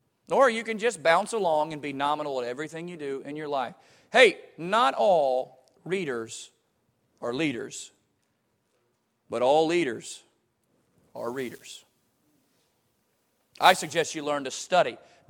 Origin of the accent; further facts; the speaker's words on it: United States; I am saddened as an American to watch my country.